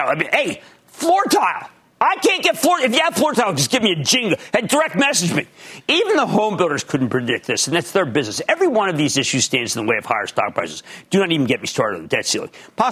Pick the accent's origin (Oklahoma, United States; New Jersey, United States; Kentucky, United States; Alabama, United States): New Jersey, United States; I want to go to Jason in my home state of New Jersey.